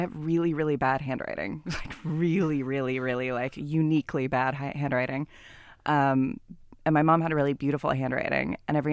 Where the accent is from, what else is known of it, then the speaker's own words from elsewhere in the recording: California, United States; well, there's definitely more of a culture in the US of like, or I'm from California, which I think even more so, everyone's like, everything's fine.